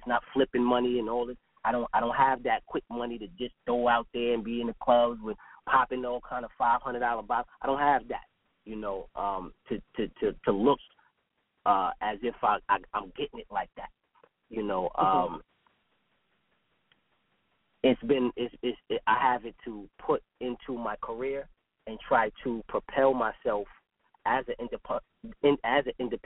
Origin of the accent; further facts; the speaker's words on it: Queens, New York, United States; but because I'm from Queens, and I'm from New York.